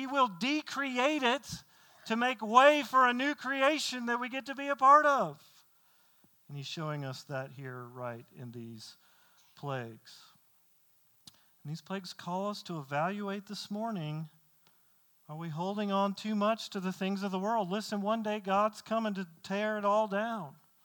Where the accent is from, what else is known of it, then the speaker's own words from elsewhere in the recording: the South, United States; I can't say that because I'm from the South.